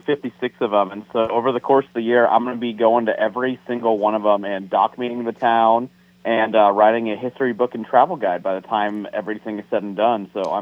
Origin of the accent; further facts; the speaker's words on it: Nebraska, United States; visiting every incorporated town in my home state of Nebraska, all 531 of them